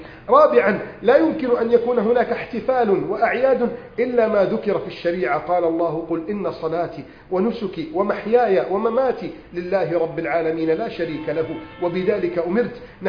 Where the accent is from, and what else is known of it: Egypt